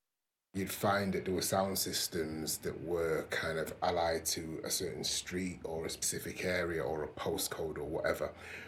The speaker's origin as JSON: {"language": "English", "country": "Jamaica", "said": "Being Jamaican, my parents obviously raised me on reggae music"}